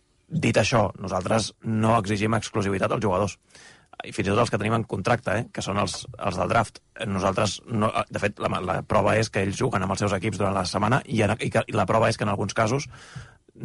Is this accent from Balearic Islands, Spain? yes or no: no; Catalonia, Spain; tots som catalans